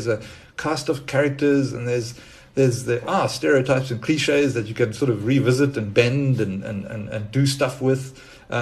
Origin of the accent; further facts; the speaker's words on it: East London, Eastern Cape, South Africa; I'm from East London, South Africa, where there still is, as far as I know, just the one newspaper